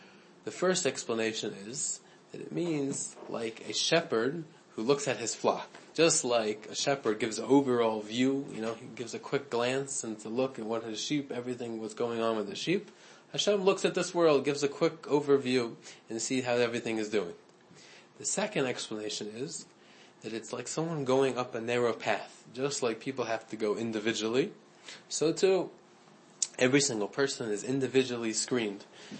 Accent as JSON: {"language": "English", "town": "Atlanta", "region": "Georgia", "country": "United States", "said": "And mentioning before that I'm from Atlanta, personally, I'm sure everyone's been following the news with all the hurricanes."}